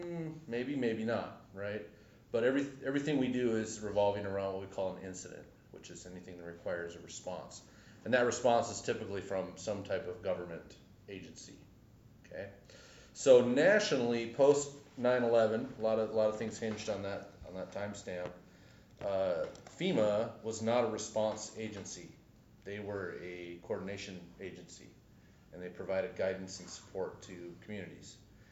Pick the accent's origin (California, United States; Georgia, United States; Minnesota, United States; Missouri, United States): Minnesota, United States; Yeah. I grew up in Minnesota, so